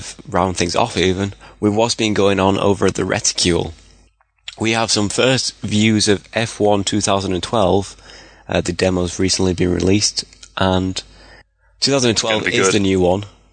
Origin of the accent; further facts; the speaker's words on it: Yorkshire and the Humber, United Kingdom; As a Yorkshireman myself, I've been looking very excitedly towards this one.